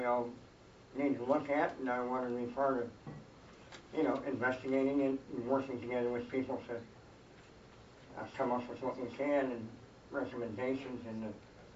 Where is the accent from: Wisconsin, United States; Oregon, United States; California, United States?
California, United States; Mill Valley; I'm from Mill Valley, and I've spent most of my life in and around the MMWD bordering lands